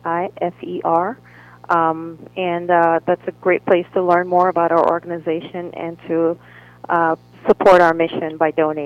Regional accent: Cameroon; I speak French. I'm originally from Cameroon

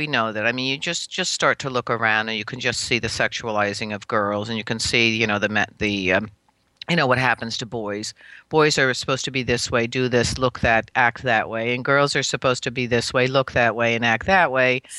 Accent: New Paltz, New York, United States; born there; Well, I was born in 1942. I was born actually in New Paltz here. It's only 100 miles from New York City in the Hudson Valley.

